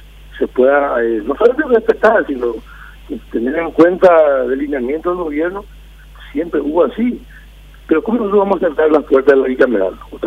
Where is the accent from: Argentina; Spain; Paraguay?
Paraguay; Como paraguayo, yo estoy contento de que se respeten las instituciones.